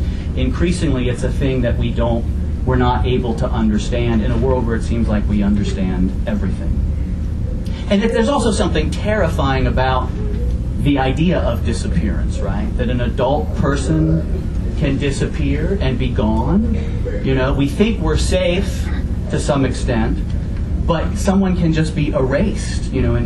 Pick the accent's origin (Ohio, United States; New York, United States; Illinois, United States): Ohio, United States; Cincinnati; I mentioned growing up in Cincinnati, and I moved back, and I went to graduate school in Cincinnati.